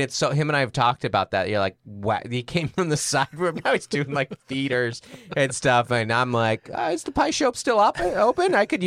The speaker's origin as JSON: {"language": "English", "town": "Seattle", "region": "Washington", "country": "United States", "moved": "yes", "said": "I'm from Seattle, but we've lived here 11 years"}